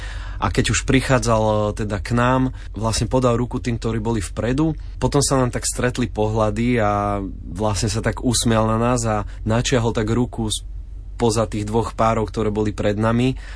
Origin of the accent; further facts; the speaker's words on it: Nitra, Nitra Region, Slovakia; ja som z Nitry